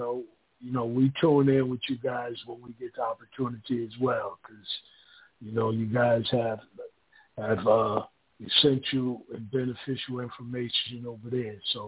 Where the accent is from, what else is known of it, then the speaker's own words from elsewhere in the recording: Paterson, New Jersey, United States; now in North Carolina, United States; I'm located in North Carolina, but I'm originally from Paterson.